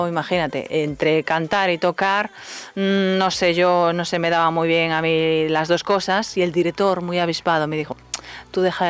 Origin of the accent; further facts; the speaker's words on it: Figueiro, Galicia, Spain; Mi pueblo se llama Figueiro. pues ahí entre Galicia, Portugal, fluyendo.